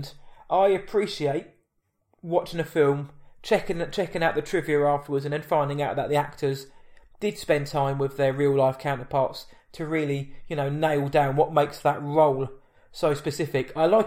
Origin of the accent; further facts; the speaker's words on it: England, United Kingdom; I've got a cup of tea because I'm English and I'm a stereotype when I research my role.